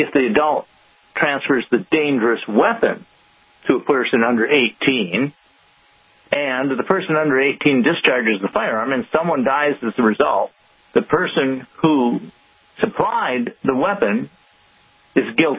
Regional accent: Wisconsin, United States; I grew up in Wisconsin in the period when these laws were being passed and discussed

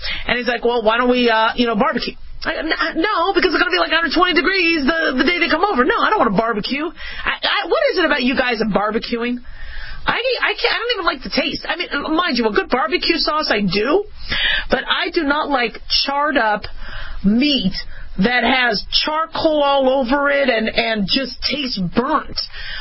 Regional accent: Phoenix, Arizona, United States; also born or lived in Los Angeles, United States; Remember, I was born in L.A., so, you know, would see rain. And then when I grew up in Phoenix, it was just, you know, you saw a lot of suns.

